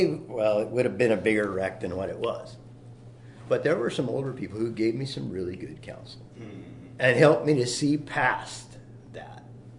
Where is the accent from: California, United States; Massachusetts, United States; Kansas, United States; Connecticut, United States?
Kansas, United States; I grew up in Kansas, went to public school grades 1 through 8.